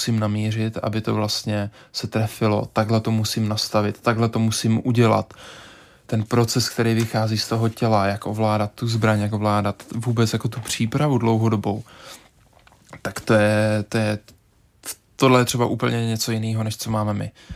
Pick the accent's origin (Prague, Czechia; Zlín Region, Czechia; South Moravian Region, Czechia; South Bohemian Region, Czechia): Zlín Region, Czechia; Nivnice; já jsem vlastně vyrůstal v Nivnici, odkud pocházím